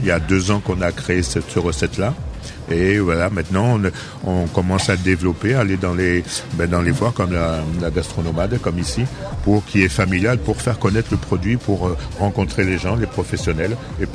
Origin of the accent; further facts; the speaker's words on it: Bordeaux, Nouvelle-Aquitaine, France; On est de Bordeaux, donc voilà.